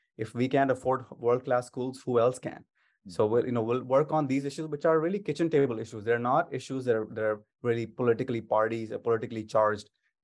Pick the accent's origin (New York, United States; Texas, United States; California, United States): Texas, United States; Dallas; When I travel internationally, I don't say I'm from Dallas, U.S. I say I'm from Texas, and everybody knows that, right?